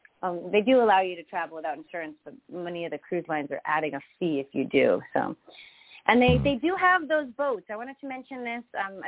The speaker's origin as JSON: {"language": "English", "country": "Canada", "said": "because I'm also Canadian"}